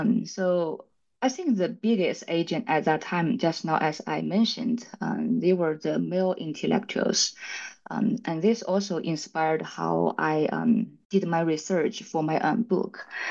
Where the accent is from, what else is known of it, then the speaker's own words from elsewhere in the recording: China; English is a second language; moved away as an adult; now in United States; especially when I came from China and then started my PhD in the States.